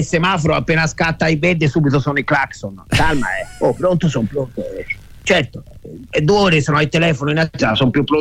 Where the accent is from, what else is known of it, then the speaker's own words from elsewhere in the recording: Florence, Tuscany, Italy; noi d'altronde siamo fiorentini, Firenze regna, che tu ci vuoi fare?